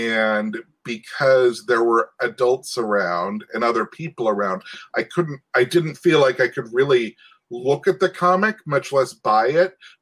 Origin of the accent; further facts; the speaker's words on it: Montana, United States; I was from Montana, and we didn't have them back then.